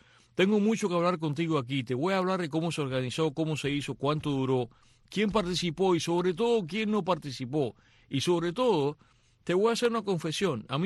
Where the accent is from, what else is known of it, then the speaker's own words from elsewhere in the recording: Cuba; moved away; desde que me fui de Cuba